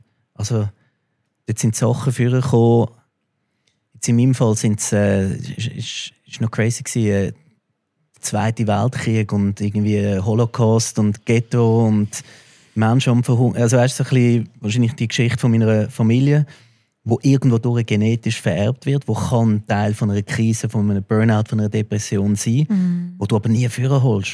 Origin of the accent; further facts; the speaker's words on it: Zurich, Switzerland; dass wir in der Schweiz dürfen geboren werden, dass wir so wohlbehütet wie du bin ich auch da in Zürich aufgewachsen.